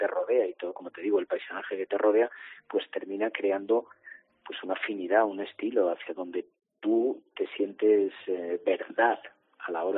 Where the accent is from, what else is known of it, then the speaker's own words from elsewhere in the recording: Montiel, Castilla-La Mancha, Spain; Realmente he tenido gran fortuna de nacer en mi pueblo, en primer lugar, en Montiel